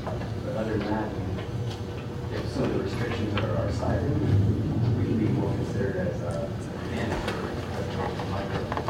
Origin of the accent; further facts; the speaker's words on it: Guilford, United States; now in Monroe, United States; Most of you probably know who I am, but originally I'm from Guilford and now I live in Monroe, but I work in Charlotte, California.